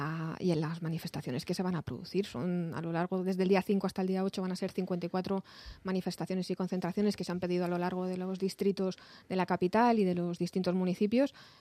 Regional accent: Community of Madrid, Spain; Yo soy muy madrileña y muy poco gallega.

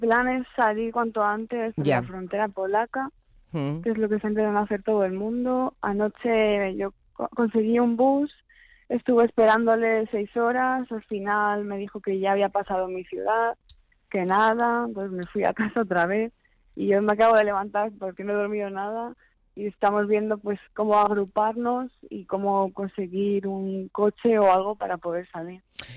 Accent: Madrid, Community of Madrid, Spain; Yo de Madrid.

